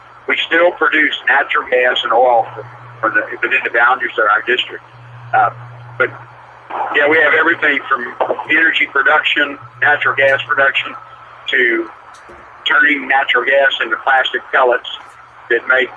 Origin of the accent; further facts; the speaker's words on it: Houston, Texas, United States; I grew up in Northside Houston.